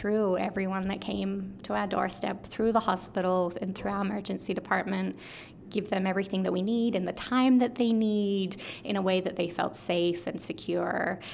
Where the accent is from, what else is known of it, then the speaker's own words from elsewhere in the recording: Australia; So I grew up in Australia. I'm also Canadian.